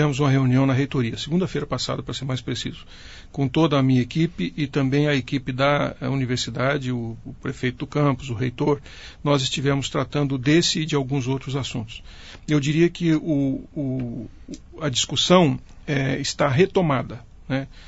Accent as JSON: {"language": "Portuguese", "town": "Maringá", "region": "Paraná", "country": "Brazil", "said": "porque sou do partido, porque sou de Maringá."}